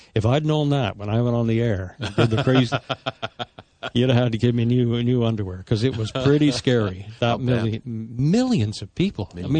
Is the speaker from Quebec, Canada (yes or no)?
no; Calgary, Alberta, Canada; born there; I mean, I was born in Calgary. A little stubble jumper from the Canadian prairies introduced in a nightclub in Manchester, England.